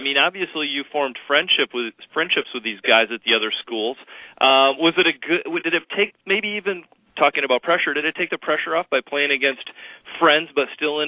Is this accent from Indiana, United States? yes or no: no; Michigan, United States; because I grew up here in Michigan